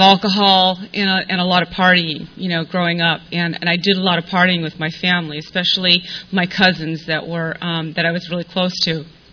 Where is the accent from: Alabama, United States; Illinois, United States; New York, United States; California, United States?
California, United States; Coronado; And I grew up in Coronado, went to Coronado High School, that's where I graduated from, so I had a real sheltered life